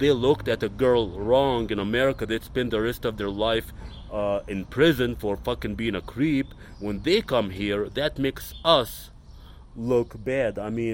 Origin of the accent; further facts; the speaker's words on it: United States; the minute I say soy norte americano, which means, you know, I'm American, no, you know, USA